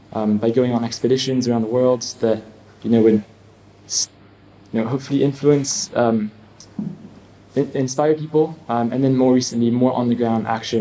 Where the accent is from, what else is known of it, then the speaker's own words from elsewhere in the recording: Bali, Indonesia; It was just by growing up in Bali and seeing, you know, this beautiful island get more and more polluted